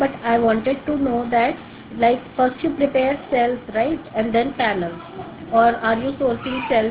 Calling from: India; This side … I'm calling from India.

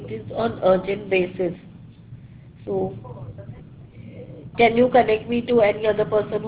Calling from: India; I'm calling from India.

